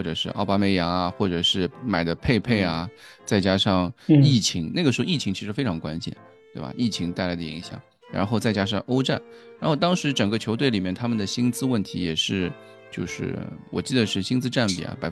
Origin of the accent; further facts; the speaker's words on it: Shanghai, China; 我们作为上海人，其实这种文化的关系影响，其实在我们生活中的每一处都会有。